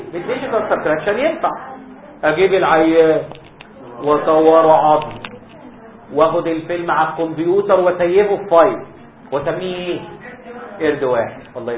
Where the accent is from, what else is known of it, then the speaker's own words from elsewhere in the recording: Egypt; ما احنا عندنا في مصر بيسموا بطه ووزه